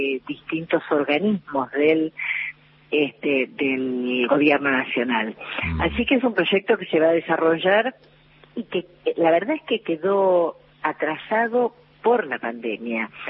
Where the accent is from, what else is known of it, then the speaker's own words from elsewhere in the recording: Lomas de Zamora, Buenos Aires Province, Argentina; born there; now in Buenos Aires, Argentina; me asumo como porteña, amo mi ciudad, la ciudad donde vivo, la amo profundamente. Yo nací en Lomas de Zamora y soy hija de un papá paraguayo.